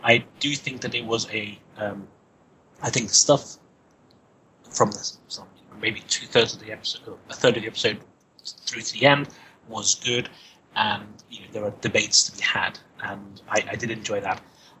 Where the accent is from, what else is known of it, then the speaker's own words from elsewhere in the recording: London, United Kingdom; from London.